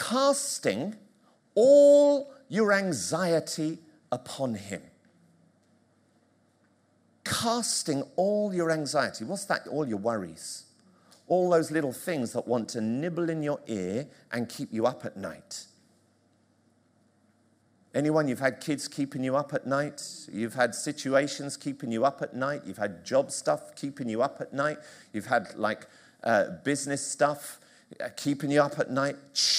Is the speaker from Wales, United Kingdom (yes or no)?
no; Tottenham, London, United Kingdom; And I remember, you know, growing up in Tottenham, I grew up in Tottenham